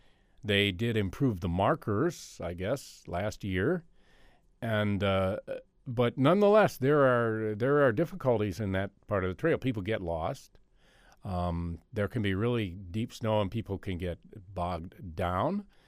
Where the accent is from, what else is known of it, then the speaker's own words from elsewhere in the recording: East Coast, United States; now in Alaska, United States; growing up on the East Coast where everything is, it goes back hundreds of years, and moving to Alaska